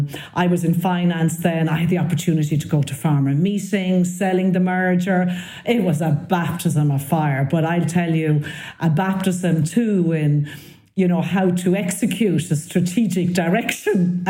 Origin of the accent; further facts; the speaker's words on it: South-East, Ireland; We're both from the Southeast.